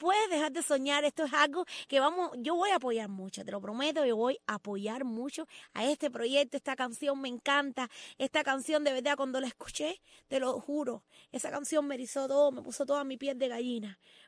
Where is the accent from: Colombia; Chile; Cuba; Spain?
Cuba; moved away; Yo soy la única de mi familia, Lester, que está fuera en este lugar. Y yo trabajo duro, duro, desde hace 23 años que salí de Cuba.